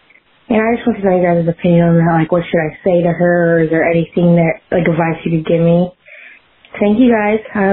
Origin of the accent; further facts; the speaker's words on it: Oklahoma, United States; Hi, guys. … I am from Oklahoma.